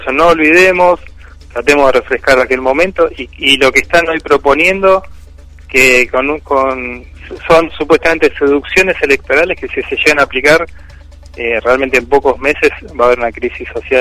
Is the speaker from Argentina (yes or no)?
yes; Argentina; Lo que tengo que tener claro como argentinos